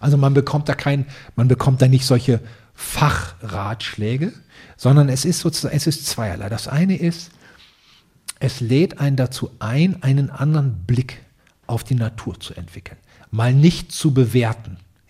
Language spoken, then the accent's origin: German; North Rhine-Westphalia, Germany; Ich komme aus dem Ruhrgebiet. Mein Vater, mein Großvater waren Bergleute.